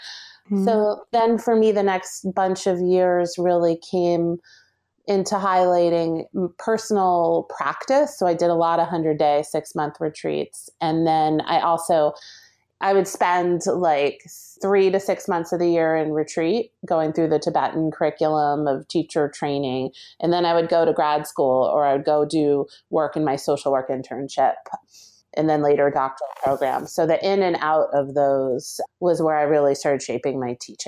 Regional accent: New Jersey, United States; So the sort of short version-ish is I grew up in Jersey.

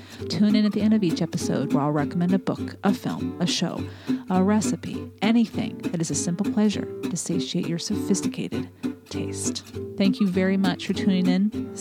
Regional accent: United States; I appreciated it being an American, getting some history.

